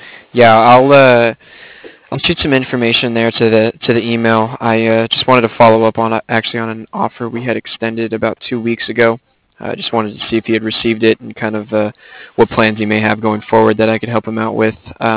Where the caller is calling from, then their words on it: Cardiff, Wales, United Kingdom; I'm calling from Cardiff.